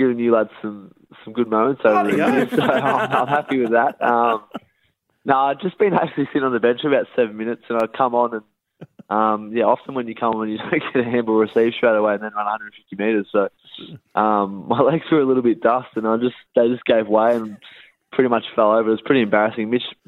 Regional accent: Ballarat, Victoria, Australia; growing up in Ballarat, or playing footy in Ballarat growing up, so sort of become a little bit accustomed to it.

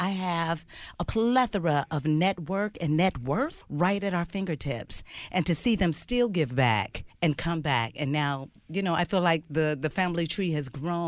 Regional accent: Los Angeles, California, United States; I grew up in South

